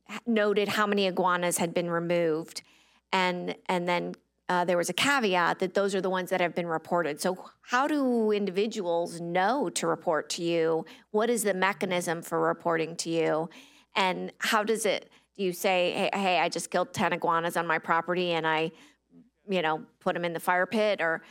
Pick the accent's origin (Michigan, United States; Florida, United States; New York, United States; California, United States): Florida, United States; Boca Raton; I'm from Boca Raton, South Florida, where we have a major iguana issue.